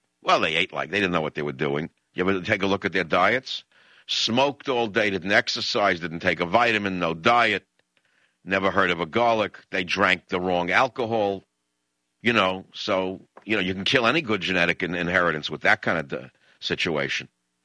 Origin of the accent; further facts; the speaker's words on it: New York, United States; So I came from New York, and my mother would try to make fried chicken.